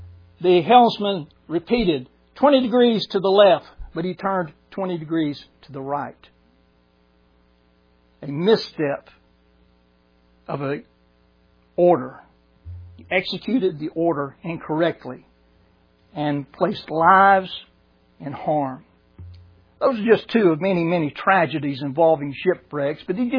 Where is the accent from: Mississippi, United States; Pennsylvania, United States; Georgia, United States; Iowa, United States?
Georgia, United States; Brunswick; I remember as a teenager, 16 years old, growing up in Brunswick, Georgia.